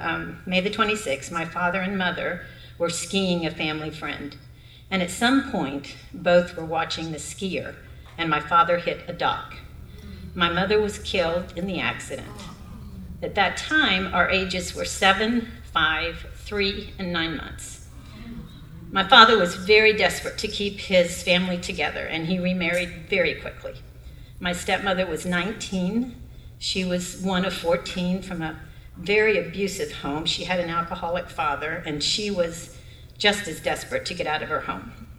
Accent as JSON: {"language": "English", "town": "Sebring", "region": "Florida", "country": "United States", "tie": "born or raised there", "said": "I have lived in Sebring almost my entire life."}